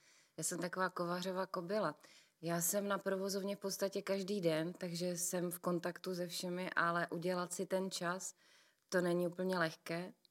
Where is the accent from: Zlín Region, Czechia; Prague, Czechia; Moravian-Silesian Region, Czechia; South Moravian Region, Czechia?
Moravian-Silesian Region, Czechia; Opava; v Opavě, odkud pocházím, je úžasná oční škola